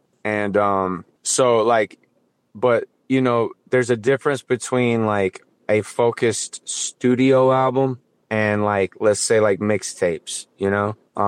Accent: Alabama, United States; And, you know, naturally I'm from Alabama, so the South is always going to be there.

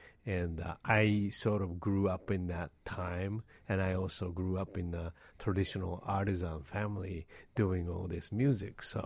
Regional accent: Japan; what I grew up in Japan were slightly different in its core aesthetics

